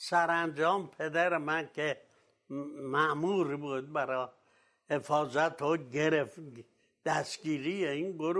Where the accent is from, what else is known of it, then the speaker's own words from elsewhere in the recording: Rafsanjan, Kerman, Iran; also born or lived in Paris, Sirjan; در من در اونجا متولد شدم، بعد از یه مدت کوتاهی هم که تحصیلات ابتدایی آغازش بود، از پاریس به رفسنجان منتقل شد.